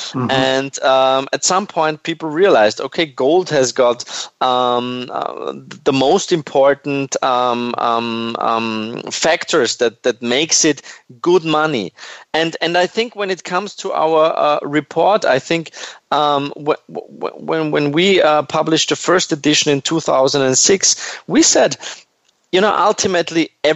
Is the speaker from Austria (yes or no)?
yes; Vienna, Austria; over here in Austria, where I was born and raised in Vienna